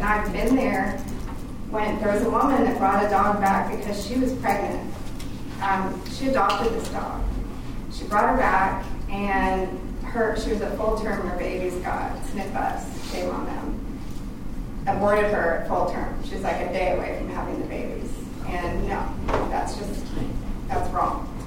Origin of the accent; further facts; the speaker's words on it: California, United States; So I am from the Bay Area